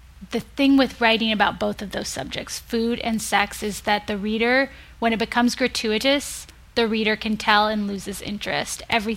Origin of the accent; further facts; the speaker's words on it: California, United States; And growing up in California, we have tomatoes all the time, year round.